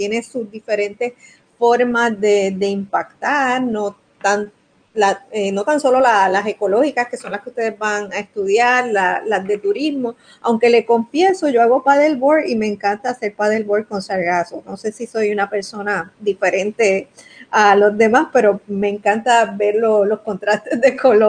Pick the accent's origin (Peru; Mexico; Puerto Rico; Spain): Puerto Rico; Usualmente lo hago acá en las costas del noroeste, de donde soy.